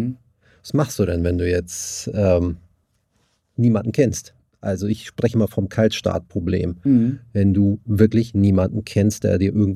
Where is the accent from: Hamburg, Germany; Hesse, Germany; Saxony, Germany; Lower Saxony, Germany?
Hamburg, Germany; aufgewachsen in Wilhelmsburg, hier in Hamburg.